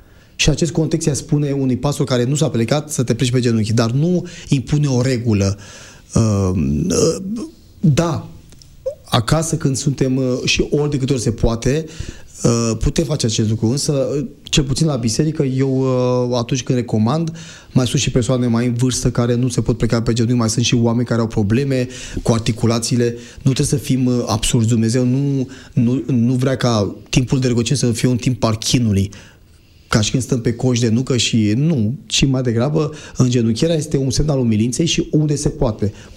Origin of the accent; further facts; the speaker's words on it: Romania; dar eu sunt român. Noi românii suntem influențați foarte mult de zona aceasta mai mistică, mai răsăriteană, mai meditativă.